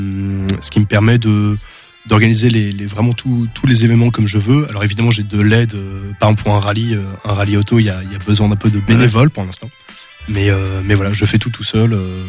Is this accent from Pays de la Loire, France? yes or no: yes; Angers, Pays de la Loire, France; on découvre des très beaux coins dans la région que je connaissais pas, alors que je suis d'Angers